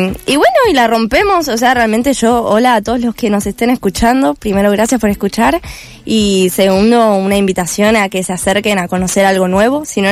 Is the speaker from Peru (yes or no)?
no; Mar del Plata, Buenos Aires Province, Argentina; Yo de pequeñita ya bailaba, ya cantaba también. Después encontré lo que era la comedia musical. Yo vengo de Mar del Plata y entonces